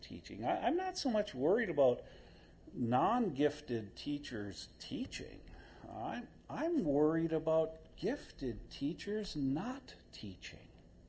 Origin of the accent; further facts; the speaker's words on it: Midwest, United States; moved away; I'm from the Midwest, man. If we smile, that's kind of extravagant, you see. Moved out to New Jersey and people started hugging me.